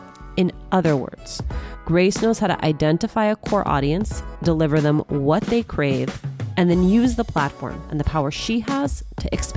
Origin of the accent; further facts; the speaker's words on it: Union City, New Jersey, United States; And even then, at 7 or 8, growing up in Union City, New Jersey, sitting in that school board meeting